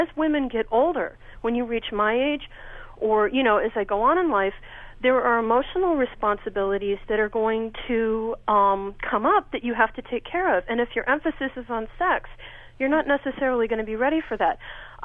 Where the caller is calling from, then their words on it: Bakersfield, California, United States; I'm from Bakersfield, California, and I happen to be 37.